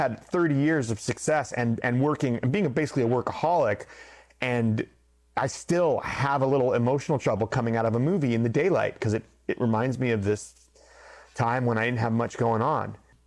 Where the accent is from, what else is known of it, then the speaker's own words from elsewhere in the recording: Berkeley, California, United States; I grew up in Berkeley. It's a very, like, they call it a gourmet ghetto.